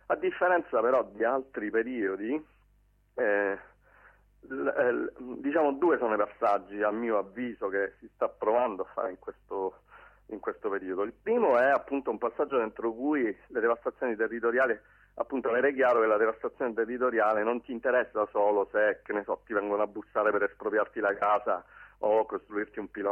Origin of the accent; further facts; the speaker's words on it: Sicily, Italy; magari da siciliano ho più il posto della Sicilia